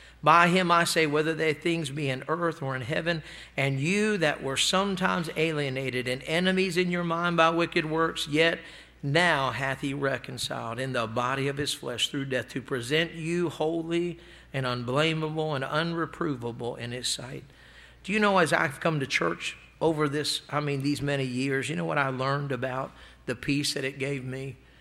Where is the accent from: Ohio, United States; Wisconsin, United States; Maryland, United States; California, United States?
Maryland, United States; Salisbury; My hometown is called the Crossroads of Delmarva. There's three states there, Delaware, Maryland, Virginia, all connected in a peninsula. And right smack and dab in the middle is Salisbury.